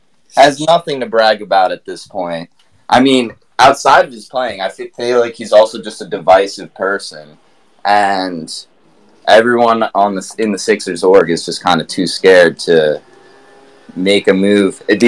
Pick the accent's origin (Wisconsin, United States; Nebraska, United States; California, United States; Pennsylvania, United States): Pennsylvania, United States; Philadelphia; because I go to UVA but I'm from Philly